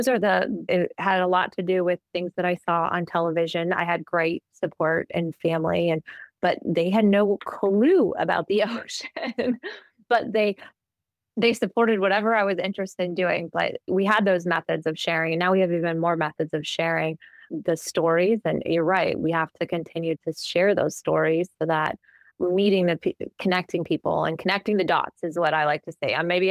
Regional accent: Midwest, United States; I did see the ocean my first time when I grew up in the Midwest.

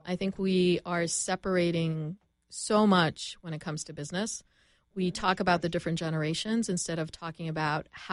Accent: Canada; accent: Canadian; There's my Canadian accent coming out.

